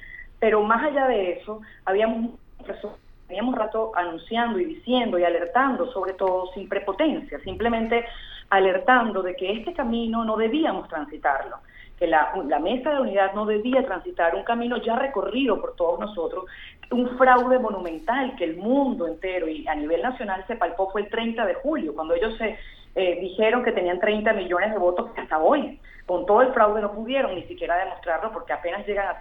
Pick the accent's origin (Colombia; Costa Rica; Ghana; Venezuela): Venezuela; Uno agradece como ciudadano venezolano